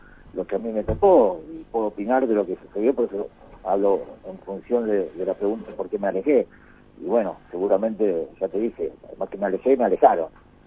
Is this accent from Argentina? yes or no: yes; Avellaneda, Buenos Aires Province, Argentina; yo soy de Avellaneda, 30 años, soy simpatizante independiente